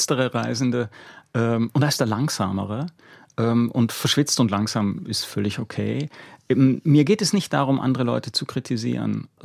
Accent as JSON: {"language": "German", "country": "Austria", "lives_now": "Switzerland", "said": "soweit ich das als Österreicher, der in der Schweiz lebt, beurteilen kann."}